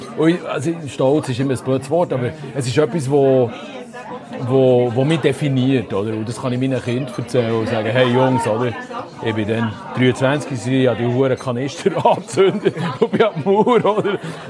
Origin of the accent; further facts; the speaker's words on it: Switzerland; ich bin Schweizer und wir stehen dazu und darum schreibe ich jetzt Schweizerdeutsch.